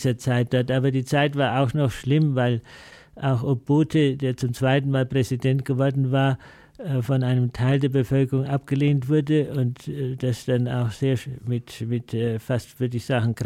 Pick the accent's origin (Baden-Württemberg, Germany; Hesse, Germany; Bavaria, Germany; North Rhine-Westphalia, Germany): Bavaria, Germany; Nuremberg; born there; Ich bin Deutscher, ich bin in Nürnberg geboren, im schönen Bayernland, auch wenn von Oberbayern her gesehen Nürnberg schon fast Preußen ist, aber immerhin doch noch Bayern, geografisch zumindest.